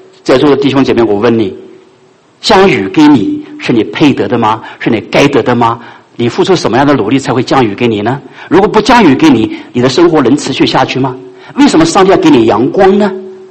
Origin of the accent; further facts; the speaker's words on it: China; 对我们中国人来说，对恩字这个字啊，你一点不陌生。